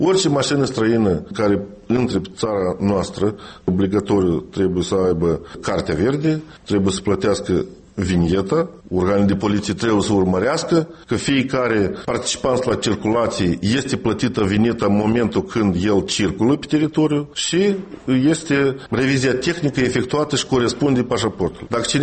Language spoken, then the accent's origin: Romanian; Moldova; noi, ca moldoveni